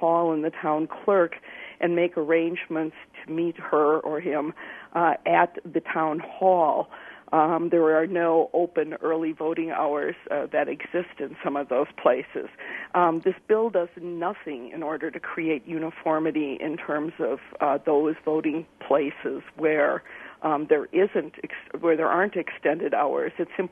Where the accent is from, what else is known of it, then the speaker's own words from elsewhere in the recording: Fond du Lac, Wisconsin, United States; in my hometown of Fond du Lac, you're able to go to City Hall during the times, or whatever, the City County Government Center